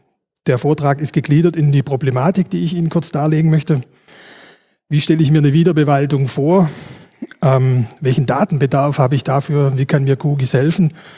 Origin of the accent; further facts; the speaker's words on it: North Rhine-Westphalia, Germany; da ist der grüne Kreis rum, da komme ich her, aus dem Sauerland.